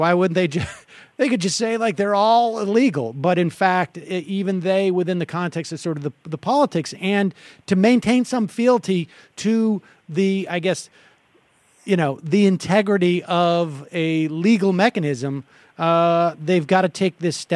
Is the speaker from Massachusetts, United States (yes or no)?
yes; Massachusetts, United States; as I was growing up in Massachusetts